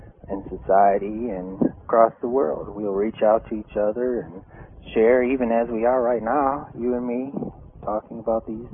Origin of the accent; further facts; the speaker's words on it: Alpena, Michigan, United States; born there; So, I was born in Alpena, Michigan, which is way up towards the tip of the Lower Peninsula on the East Coast, on November 20th, 1973.